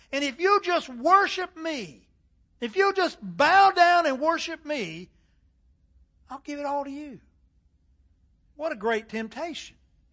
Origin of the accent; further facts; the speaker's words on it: Charlotte, United States; We visited Charlotte, my hometown, about 3 weeks ago, so I could see my sister